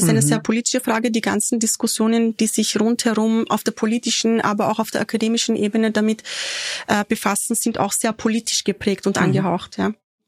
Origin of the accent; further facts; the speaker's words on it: Tunceli Province, Turkey; Ich sag, dass ich aus Dersim komme.